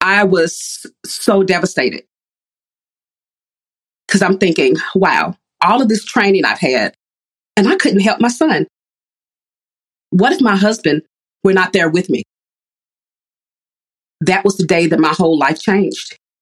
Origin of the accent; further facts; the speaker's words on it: Chattanooga, Tennessee, United States; We are from Chattanooga, Tennessee. I was born and bred here in the Deep South.